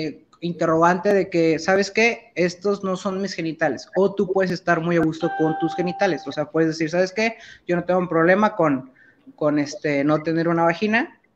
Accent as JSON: {"language": "Spanish", "region": "Veracruz", "country": "Mexico", "lives_now": "Monterrey, Mexico", "said": "Yo soy de Veracruz, vine a Monterrey a estudiar medicina."}